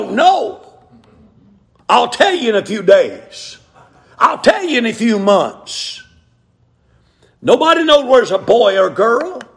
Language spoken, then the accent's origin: English; Hiawassee, Georgia, United States; born there; also born or lived in Clayton; I was born in Clayton. Lived in Hiawassee.